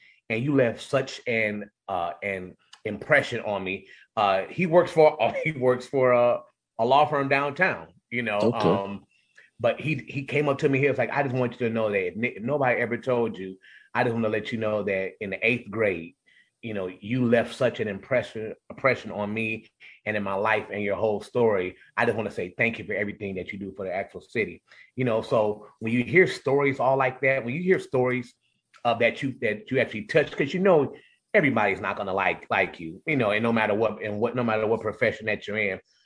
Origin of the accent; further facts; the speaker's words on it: Cleveland Heights, Ohio, United States; just coming from, you know, just growing up in Cleveland Heights.